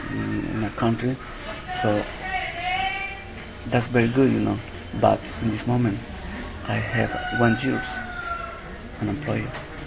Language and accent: English; El Salvador; English is a second language; I come from El Salvador.